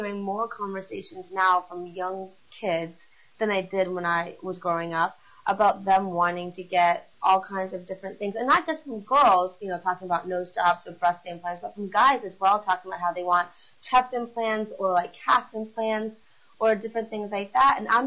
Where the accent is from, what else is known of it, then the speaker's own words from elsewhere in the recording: Maine, United States; growing up in Maine, I grew up in a small town, and most of the media that I got was just solely on television, movies, and in magazines.